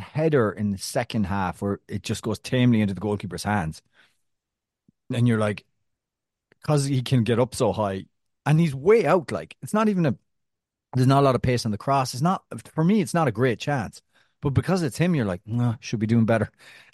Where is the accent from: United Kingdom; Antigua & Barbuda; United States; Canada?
United Kingdom; England; They pointed that out, but as an English person, that's a huge number.